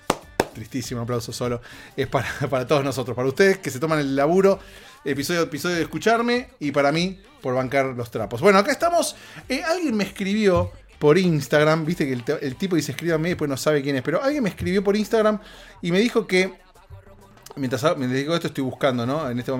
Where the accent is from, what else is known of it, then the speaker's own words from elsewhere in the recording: Buenos Aires, Argentina; now in Los Angeles, United States; yo me vine de Buenos Aires acá a Los Ángeles, estaba ahí lejos de todos mis amigos, mis conocidos, mi familia